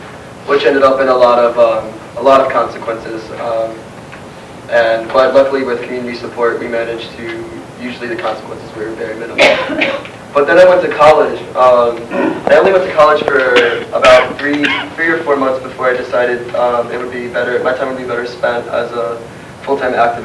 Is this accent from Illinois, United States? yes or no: yes; Chicago, Illinois, United States; I'm from Chicago.